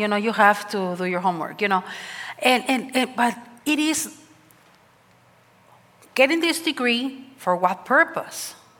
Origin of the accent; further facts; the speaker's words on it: Texas, United States; I come from Taco Land, Texas, right?